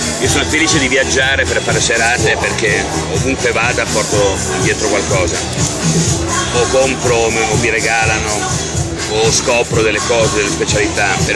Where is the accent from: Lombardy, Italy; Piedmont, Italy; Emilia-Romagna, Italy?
Piedmont, Italy; io sono piemontese, quindi amo alcune cose della cucina piemontese